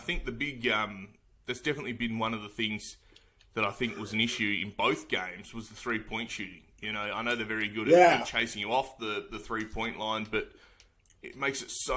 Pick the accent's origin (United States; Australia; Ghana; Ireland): Australia; I know I'm biased being Australian